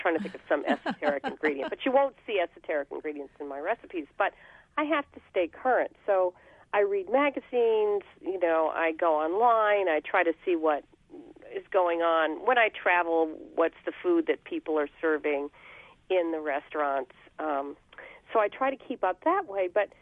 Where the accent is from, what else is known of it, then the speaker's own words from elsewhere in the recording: New York City, New York, United States; when I grew up in New York City, my mom joined the food volunteer program